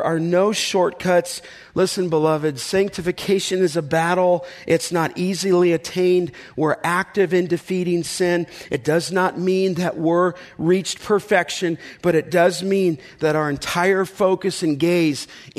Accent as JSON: {"language": "English", "region": "California", "country": "United States", "tie": "born or raised there", "said": "I never even heard the gospel growing up in the San Fernando Valley until I was 8 years old."}